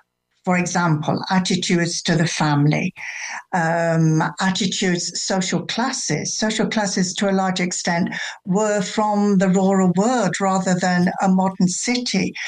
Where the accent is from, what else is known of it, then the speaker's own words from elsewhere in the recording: England, United Kingdom; also born or lived in Germany; now in Spain; I'm English, and I didn't come from England. I came from Germany